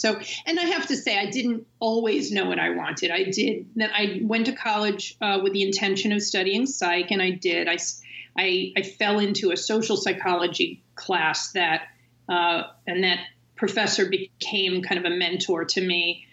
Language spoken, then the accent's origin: English; New York City, New York, United States; So I come from a family of actors. And I grew up in New York City.